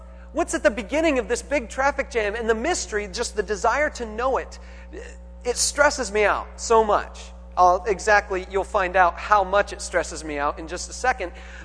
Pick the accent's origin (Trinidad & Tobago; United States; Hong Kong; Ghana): United States; Victorville, California; Or I'm from Victorville and Apple Valley and Hesperia, this little area in here.